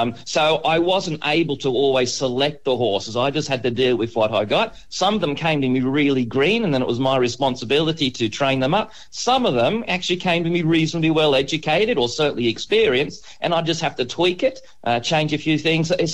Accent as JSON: {"language": "English", "town": "Maitland", "region": "New South Wales", "country": "Australia", "said": "Sydney's sort of my home city. You know, I came from the Maitland-Newcastle area, and so I did a lot of my competition around the Sydney area."}